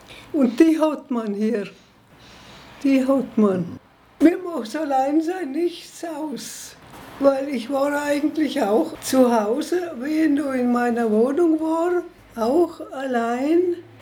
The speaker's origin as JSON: {"language": "German", "town": "Trins", "region": "Tyrol", "country": "Austria", "tie": "born there", "lives_now": "Innsbruck, Austria", "said": "Ich bin eigentlich geboren in Trinz. Und mein Mann ist auch von Trinz. Wir sind dann 56 nach Innsbruck gezogen."}